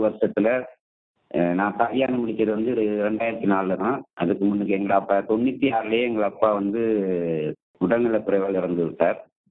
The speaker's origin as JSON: {"language": "Tamil", "town": "Nanattan", "region": "Northern Province", "country": "Sri Lanka", "tie": "born or raised there", "moved": "yes", "lives_now": "India", "said": "இலங்கையில் மன்னார் மாவட்டம் நானாட்டினை சேர்ந்தவன். நான் பிறந்து வளர்ந்தது எல்லாம் இலங்கையில். இலங்கையில் நடந்த இணைப்பு பிரச்சனை காரணமாக 1990 20 எனது தாய் தந்தையார்கள் எங்களை இந்தியாவுக்கு அழைத்து வந்து விட்டார்கள்."}